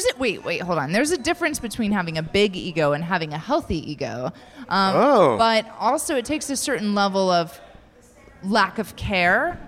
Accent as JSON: {"language": "English", "region": "Pacific Northwest", "country": "United States", "tie": "born or raised there", "said": "So, I'm from the Pacific Northwest, born and raised tree hugger."}